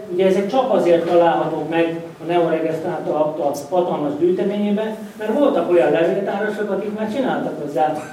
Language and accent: Hungarian; Veszprém, Veszprém County, Hungary; hadd mutassak, mint Veszprémi lokálpatrióta ugyanebből egy térképet